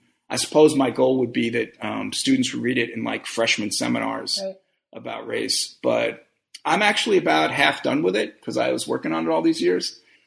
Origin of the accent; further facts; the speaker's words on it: Brooklyn, New York, United States; I've been thinking about it really all my life since I grew up in Brooklyn in a period of what was then called white flight